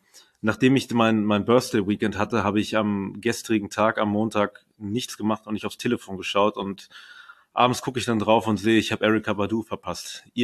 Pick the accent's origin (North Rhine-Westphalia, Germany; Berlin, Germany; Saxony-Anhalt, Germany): Berlin, Germany; inzwischen bin ich ja sehr, sehr glücklich, mich selber fast schon als Berliner zu bezeichnen, wobei ich bin Berliner durch und durch, Erbrecht durch die Eltern.